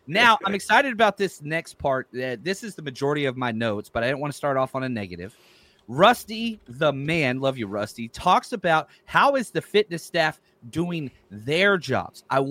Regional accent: Texas, United States; Pronunciations aren't my thing. I'm from Texas.

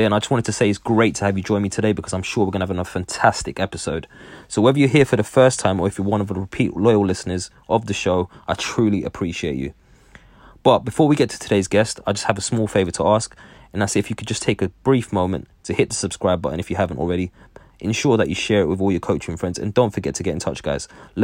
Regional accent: England, United Kingdom; me growing up in England myself

